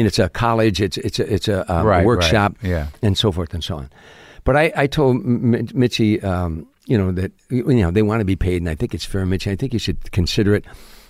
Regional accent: Chicago, Illinois, United States; I'm from Chicago. I know what a strike is about.

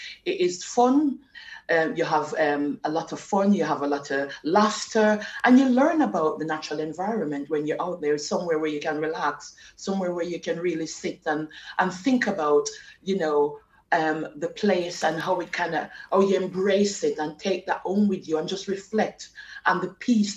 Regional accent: Jamaica; now in United Kingdom; It's different, but there is some similarity to me growing up in Jamaica.

